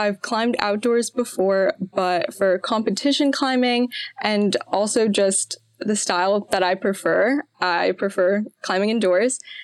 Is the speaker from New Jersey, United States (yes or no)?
yes; Montclair, New Jersey, United States; I'm 16 years old and I'm from Montclair, New Jersey.